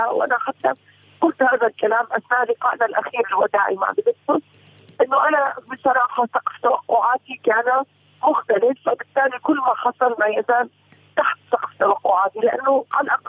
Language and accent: Arabic; Syria; أنا كمواطن سوري